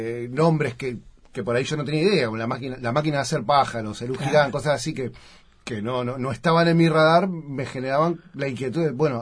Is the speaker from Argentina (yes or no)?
yes; Argentina; now in Uruguay; Y a esta hora decir que soy argentino es como un poco ridículo, porque hace más de 30 años que vivo en Uruguay.